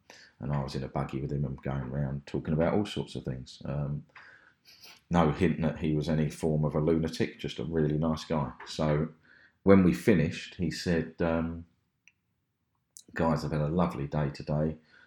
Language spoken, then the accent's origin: English; England, United Kingdom; now in ?; I said, no, I'm English. No, just no real religious affinity whatsoever.